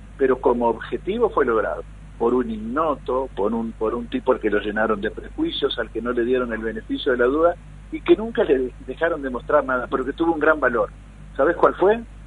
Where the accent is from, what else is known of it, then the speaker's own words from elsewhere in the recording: Argentina; Al gol lo grité como apasionado argentino, ¿no?